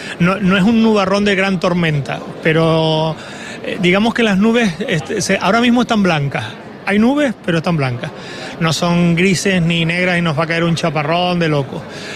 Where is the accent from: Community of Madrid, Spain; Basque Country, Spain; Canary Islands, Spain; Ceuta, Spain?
Canary Islands, Spain; Tenerife; Sigo siendo de Tenerife